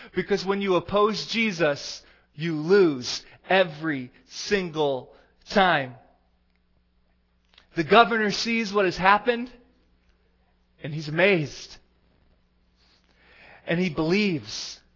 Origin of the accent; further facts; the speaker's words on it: Michigan, United States; The pastor of my home church that I grew up in Michigan